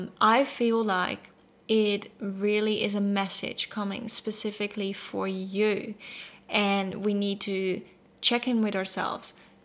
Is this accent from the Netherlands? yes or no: yes; Netherlands; moved away; as I moved away from my home country, the Netherlands, and moved here